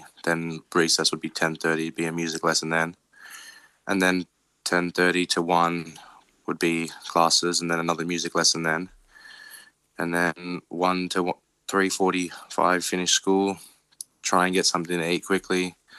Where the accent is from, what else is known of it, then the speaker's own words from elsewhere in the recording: Ireland; And being Irish, it's my dad's dream was always to come to Wimbledon.